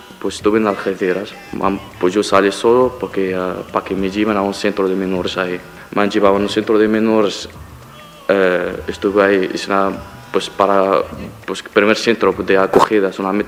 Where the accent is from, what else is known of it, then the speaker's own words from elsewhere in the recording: Morocco; Como que soy marroquí, pues debe decir, bueno, de mierda, no sé qué.